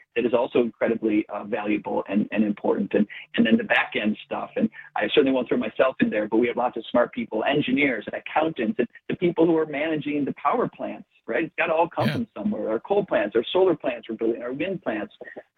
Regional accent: Midwest, United States; And listen, I'm a Midwest guy. I've been born and raised in the Midwest my whole life, a short time for a job in California, but I never liked the cold.

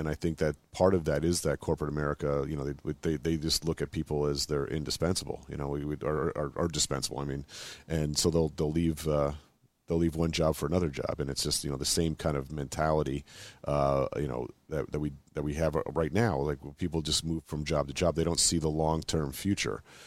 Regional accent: Allentown, Pennsylvania, United States; I was like, yeah, I'm from Allentown, but if you've heard the … song, it doesn't suck that bad.

